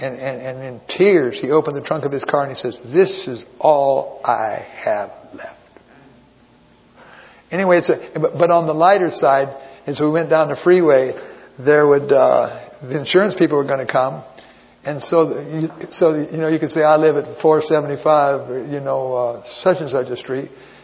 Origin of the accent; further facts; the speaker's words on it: Florida, United States; And that is that I'm from Florida. I told you about that, didn't I? And there's hurricanes down there.